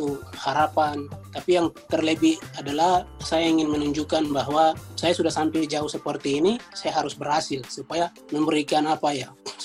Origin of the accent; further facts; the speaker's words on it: Papua, Indonesia; mungkin sebagai anak Papua, saya cuma bisa berdoa dan berharap